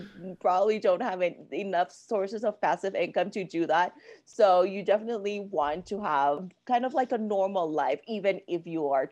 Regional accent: Panama City, Panamá, Panama; English is a second language; moved away as an adult; now in United States; Yes, I am from Panama City, Panama. I was born and raised there. And then I moved to the US for college.

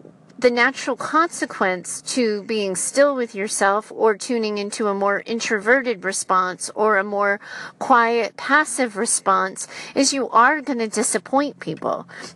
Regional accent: United States; August of 2017, as I talk to you, and I'm an American in the United States.

